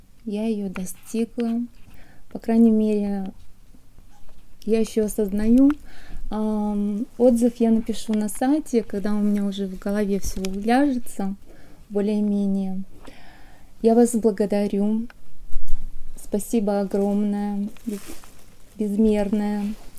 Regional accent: Syktyvkar, Komi Republic, Russia; я из Сыктывкара.

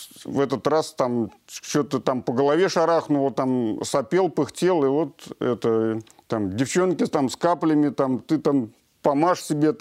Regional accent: Nizhny Novgorod, Nizhny Novgorod Oblast, Russia; я из Нижнего Новгорода.

